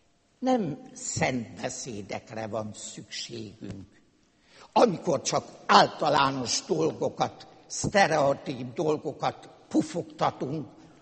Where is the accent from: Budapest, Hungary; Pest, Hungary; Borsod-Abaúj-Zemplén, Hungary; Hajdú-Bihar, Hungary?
Hajdú-Bihar, Hungary; Hajdúszoboszló; Emlékszem rá, mint gyerekkoromban Hajdúszoboszlón voltak olyan nagy családok, ahol a nemzedékek egy házban éltek.